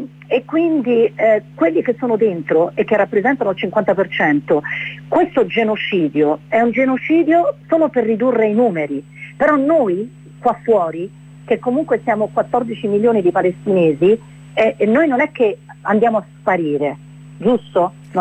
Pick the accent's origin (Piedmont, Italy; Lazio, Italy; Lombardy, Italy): Lazio, Italy; Rome; non sono nata a Roma, però se io sono cresciuta qui e comunque sono italiana, magari sono anche cittadina di un altro paese perché ho vissuto da qualche altra parte per 10 anni